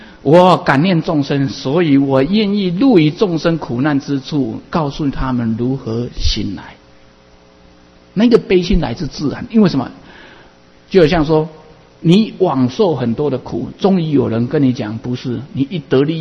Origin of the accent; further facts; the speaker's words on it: Taiwan; accent: Taiwanese Mandarin; 对不起，我这个台湾国语啊